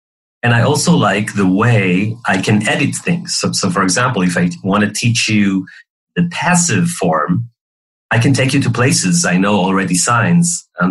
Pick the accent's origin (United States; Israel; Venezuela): Israel; Ashdod, Southern District; So I grew up in Ashdod, Israel. It's a port town half an hour south of Tel Aviv, on the coast of the Mediterranean.